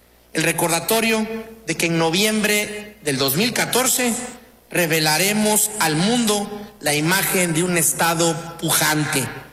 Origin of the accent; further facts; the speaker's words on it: Veracruz, Mexico; es la gran oportunidad de demostrar de lo que somos capaces los veracruzanos.